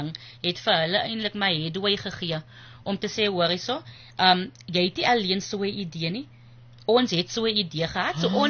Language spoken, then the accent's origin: Afrikaans; Zoar, Western Cape, South Africa; Ek weet nie, ek het, ek sal sê, ek het lekker groot geworden daar beskik.